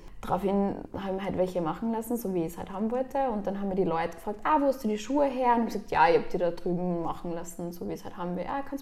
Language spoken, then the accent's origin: German; Upper Austria, Austria; also born or lived in New York; Ja, ich bin am Land aufgewachsen in Oberösterreich.